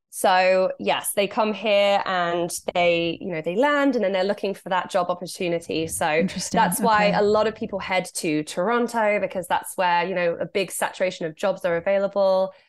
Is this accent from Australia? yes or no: no; England, United Kingdom; now in Canada; I'm from England, so I'm not used to much snow at all.